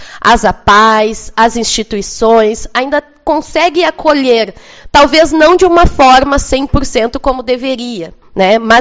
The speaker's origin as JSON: {"language": "Portuguese", "town": "Alegrete", "region": "Rio Grande do Sul", "country": "Brazil", "said": "Eu sou de Alegrete, vizinha aqui, do ladinho, né?"}